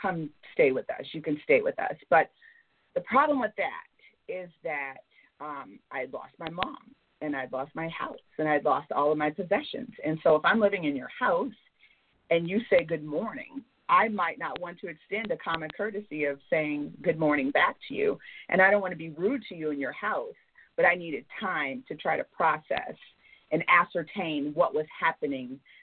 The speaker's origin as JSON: {"language": "English", "town": "Terre Haute", "region": "Indiana", "country": "United States", "said": "I'm from Terre Haute, Indiana, so it was a three-hour drive on Highway 41"}